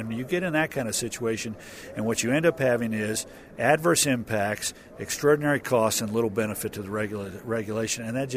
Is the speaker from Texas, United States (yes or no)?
yes; Texas, United States; Well, I'm from Texas, so used to be oil, cattle, and cotton, and I'm honored to be invited.